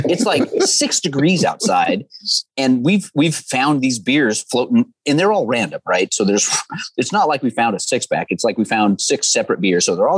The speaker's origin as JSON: {"language": "English", "town": "Dorena", "region": "Oregon", "country": "United States", "tie": "born or raised there", "said": "And I grew up outside of Cottage Grove, I grew up in a town called Dorena, which isn't even a town. It's just a reservoir. So we were outdoor kids"}